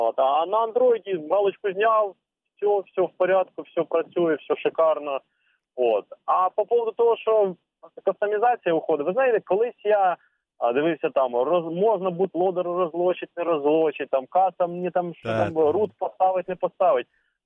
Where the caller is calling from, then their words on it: Shostka, Sumy Oblast, Ukraine; місто Шостка.